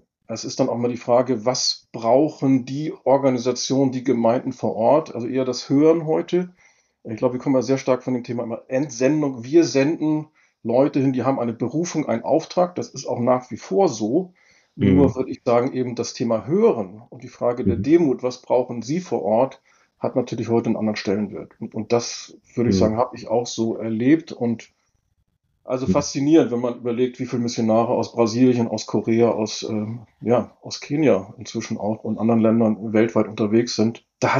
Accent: Northern Germany, Germany; Als Norddeutscher, wo ich eigentlich herkomme, ist man es ja gewohnt, direkt Dinge anzusprechen.

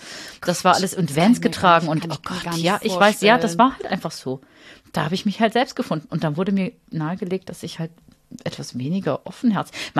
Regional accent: Karlsruhe, Baden-Württemberg, Germany; ja, ich bin in Karlsruhe groß geworden.

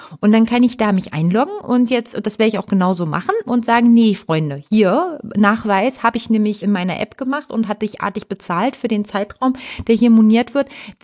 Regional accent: Hamburg, Germany; ich bin ja Hamburger.

